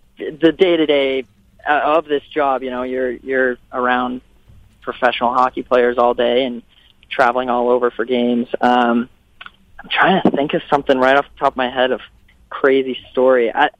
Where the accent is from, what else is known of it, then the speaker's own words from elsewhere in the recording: Utah, United States; growing up in Utah, like, I'm always used to shoveling snow and digging my car out of the snow